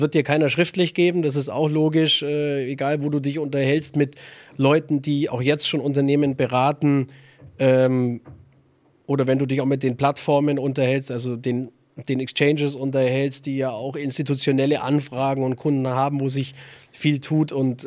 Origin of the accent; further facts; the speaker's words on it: Augsburg, Bavaria, Germany; obwohl ich nur ein kleiner Familienunternehmer bin aus Augsburg